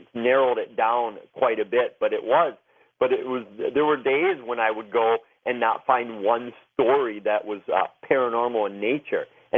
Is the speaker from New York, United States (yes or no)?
no; Wisconsin, United States; I started with my home state of Wisconsin and just started going through the newspapers of the old days one by one